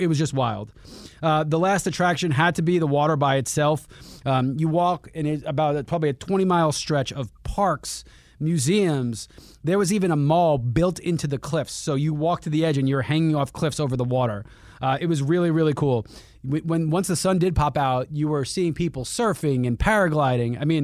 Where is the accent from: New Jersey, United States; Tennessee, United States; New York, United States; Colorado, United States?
New York, United States; New York City; born there; made me feel a lot like where I was born in New York City.